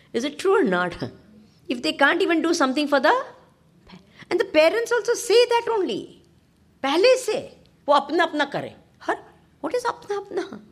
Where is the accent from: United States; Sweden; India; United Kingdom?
India; I'm just talking because I can relate to, because I was born and broug